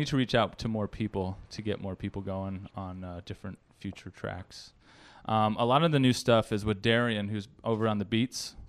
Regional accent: Hayward, California, United States; No, I'm from Northern California. From Hayward.

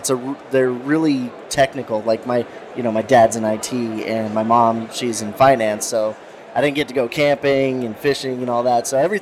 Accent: Denver, Colorado, United States; now in Tennessee, United States; So I'm actually Denver native as well.

